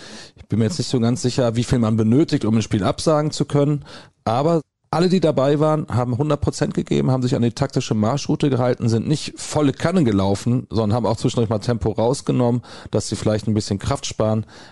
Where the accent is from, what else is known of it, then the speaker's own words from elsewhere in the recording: Gummersbach, North Rhine-Westphalia, Germany; ich komme nun mal aus Gummersbach und bin mit dem VfL noch so ein bisschen verbunden